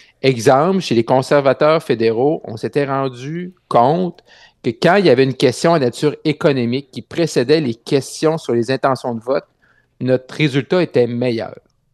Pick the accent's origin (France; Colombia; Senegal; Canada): Canada; Quebec; je retourne dans mon coin de pays, au Saguenay-Lac-Saint-Jean